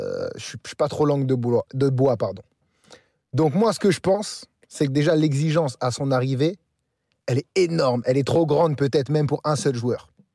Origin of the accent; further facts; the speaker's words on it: France; born there; Je suis né en France. Je sais ce que c'est.